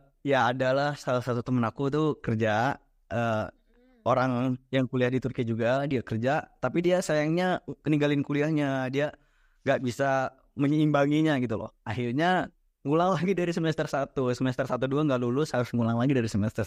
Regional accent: Cirebon, West Java, Indonesia; Aku asal Cirebon.

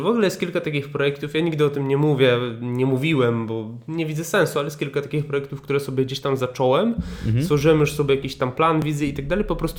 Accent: Piła, Greater Poland Voivodeship, Poland; also born or lived in Szczecin; ja się urodziłem w Szczecinie i pochodzę ze Szczecina, ale większość życia mieszkam w takiej miejscowości w Wielkopolsce, która się nazywa Piła

